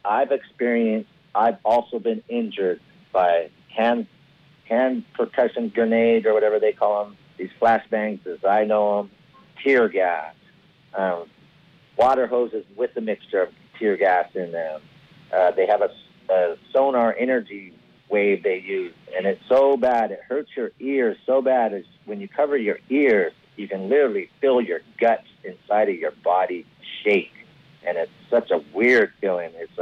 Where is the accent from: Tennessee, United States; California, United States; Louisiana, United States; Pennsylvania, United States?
California, United States; Hoopa; I come from the Natinawe people, Hoopa, California.